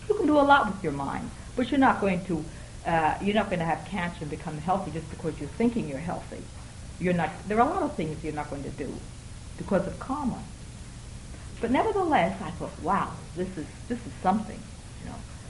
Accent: Missouri, United States; I'm from Missouri. I've always been from Missouri. I still am, unfortunately.

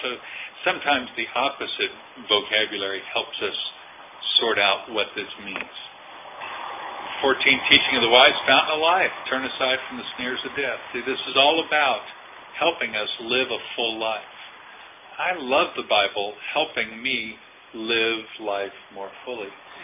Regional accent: Australia; I'm an Aussie. Dinky die Aussie.

